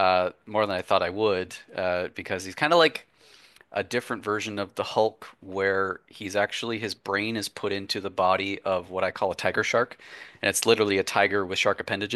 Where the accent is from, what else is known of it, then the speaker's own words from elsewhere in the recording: Canada; Also, I'm from Canada. Anyone wondering? I'm in Canada, so we have Tim Hortons.